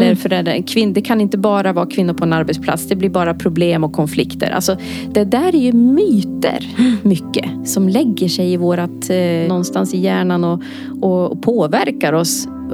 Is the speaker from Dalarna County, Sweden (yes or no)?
yes; Dalarna County, Sweden; Jag är Dalkulla. 43 år har jag blivit och inträtt i medelåldern.